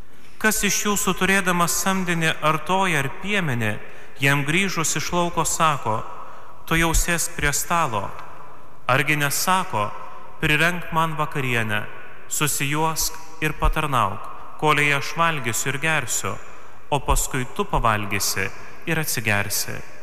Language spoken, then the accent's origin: Lithuanian; Telšiai, Telšiai County, Lithuania; Aš pats užaugau žemaičių sostiniai. Mano tėviškė netoli katedros, Telšių katedros.